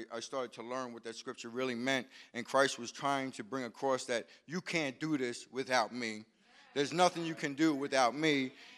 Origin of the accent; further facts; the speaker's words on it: Long Island, New York, United States; Good morning, church. … I'm from Long Island. 44 years old.